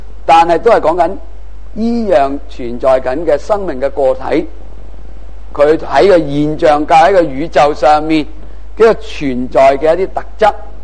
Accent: China; 咁喺我哋中国人里面嚟讲都有呢本物严经嘅

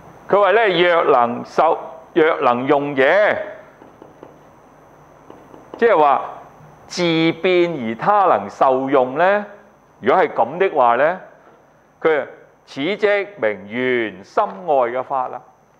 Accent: China; born there; 我喺大陸出世嘅其實

